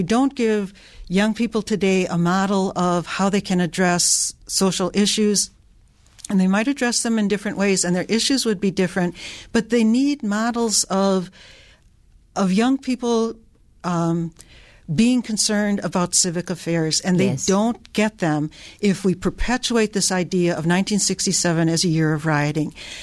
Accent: Oklahoma, United States; The house that I grew up on 44th in Oklahoma, the original deed to the property had a restrictive covenant in the deed.

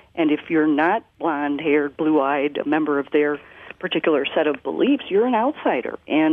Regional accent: Kalamazoo, Michigan, United States; now in Rice Lake, United States; I grew up in Kalamazoo, Michigan, not far from Holland and Grand Haven and those places.

